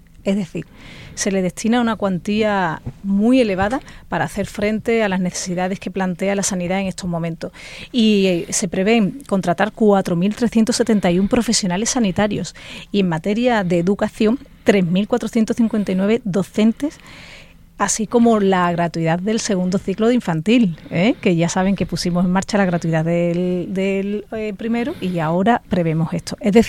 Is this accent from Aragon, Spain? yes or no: no; Cádiz, Andalusia, Spain; como ciudadana, como gaditana, como andaluza.